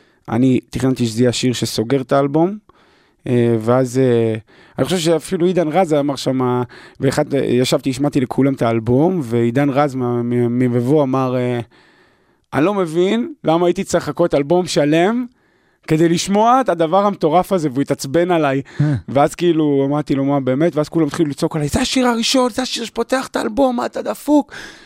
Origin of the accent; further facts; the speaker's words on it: Petah Tikva, Central District, Israel; קודם כל גדלתי בפג'ה בפתח תקווה